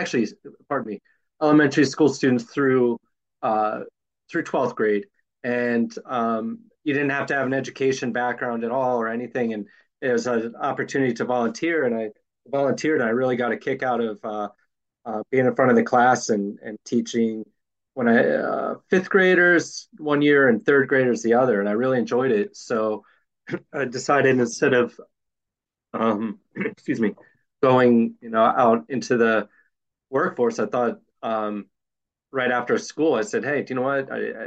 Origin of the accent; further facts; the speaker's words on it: Philadelphia, Pennsylvania, United States; now in California, United States; I'm originally from Philadelphia. I've been out here 23 years now, out here in California